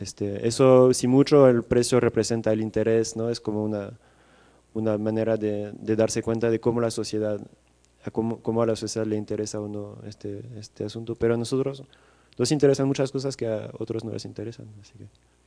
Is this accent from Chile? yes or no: no; France; now in Mexico; Yo soy de Francia y en mi país para todo, cualquier torta, cualquier chicle, la gente paga con tarjeta de crédito.